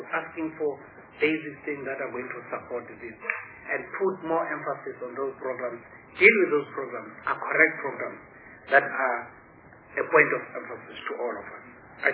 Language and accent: English; South Africa; I must say, I'm a South African, I must be proud of that.